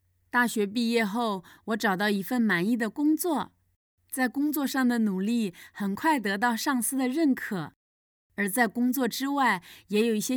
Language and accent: Chinese; Jiangxi, China; 我出生在江西一个普通的家庭，从小接受无神论教育。